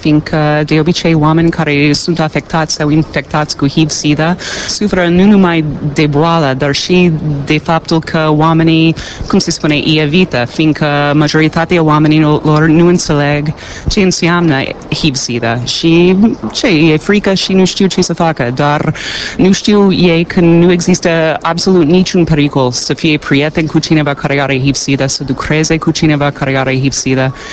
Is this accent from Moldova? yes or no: no; United States; Romanian is a second language; now in Romania; ca americancă, locuiesc aici de 6 ani